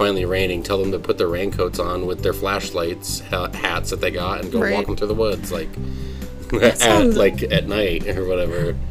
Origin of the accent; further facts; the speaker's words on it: Michigan, United States; We went to MSU, though, because I'm from Michigan.